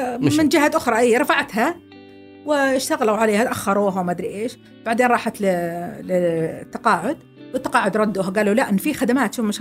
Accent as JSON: {"language": "Arabic", "country": "Saudi Arabia", "also_born_or_lived": "Pakistan", "said": "قلت له والله انا عشت باكستان بس انا سعوديه وزوجي وراي"}